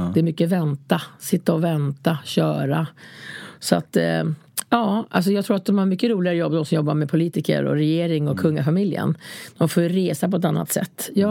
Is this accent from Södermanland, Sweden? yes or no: no; Gävleborg County, Sweden; now in Stockholm, Sweden; jag kommer från Hudiksvall och Ljusdal och så här, jag har bott lite överallt där. Och så kom jag till Stockholm.